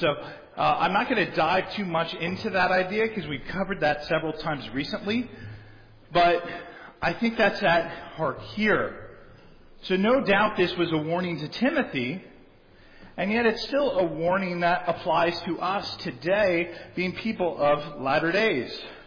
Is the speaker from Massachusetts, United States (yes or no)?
no; San Diego, California, United States; Growing up in San Diego, you could often tell who the tourists were.